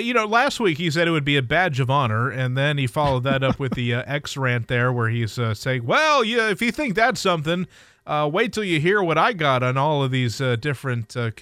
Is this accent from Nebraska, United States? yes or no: no; Columbus, Ohio, United States; Saturday afternoon was rough for me because I being born and raised in Columbus